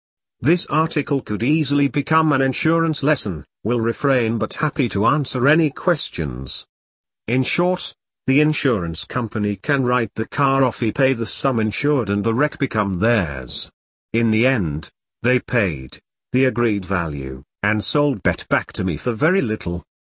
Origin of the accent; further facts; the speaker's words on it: England, United Kingdom; Told them that I'm English, have limited Italian and could they please phone the police?